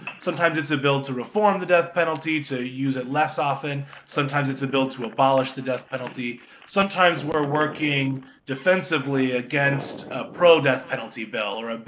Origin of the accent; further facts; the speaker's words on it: Los Angeles, California, United States; I'm from Los Angeles originally, so eventually I moved back home